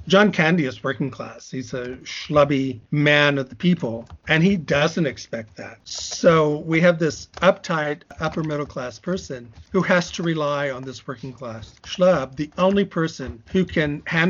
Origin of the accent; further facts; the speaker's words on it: Chicago, Illinois, United States; I did also find it interesting because I'm from Chicago